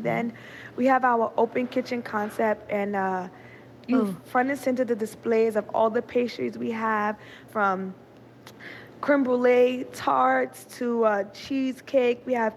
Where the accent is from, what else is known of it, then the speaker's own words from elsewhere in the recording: Queens, New York, United States; because I'm also from the inner city. I'm from Southside, Jamaica, Queens. You know, stereotypical neighborhood, liquor store, corner store, fried chicken place.